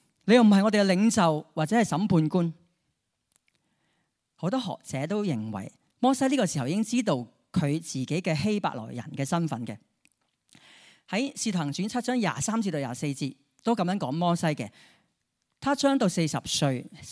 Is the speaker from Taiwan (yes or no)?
no; Chaozhou, Guangdong, China; 他说是潮州，那我就说我也是，而且我也会讲潮州话的